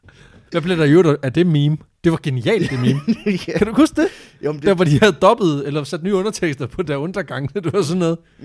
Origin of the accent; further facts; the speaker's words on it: Region of Southern Denmark, Denmark; Mit tysk er heller ikke så godt, når man tænker, selvom jeg er vokset op i Sønderjylland.